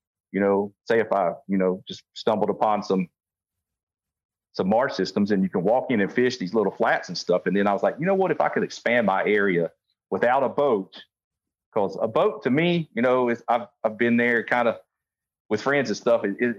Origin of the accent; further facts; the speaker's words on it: Georgia, United States; I grew up in Southeast Georgia, fishing the Autumn Hall, Satilla Rivers, and some of the, you know, inshore estuaries there, St. Simon's Island.